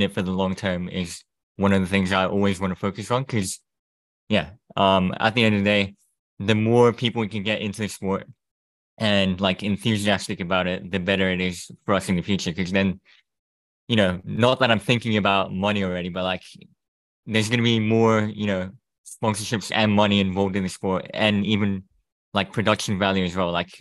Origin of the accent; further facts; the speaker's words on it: Thailand; I grew up in Thailand. I'm Japanese though, so I've been quite international